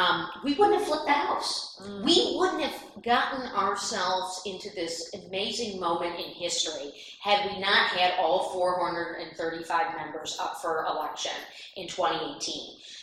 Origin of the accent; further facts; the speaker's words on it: Midwest, United States; accent: Midwestern; And my colleagues know me for my passionate Midwestern accent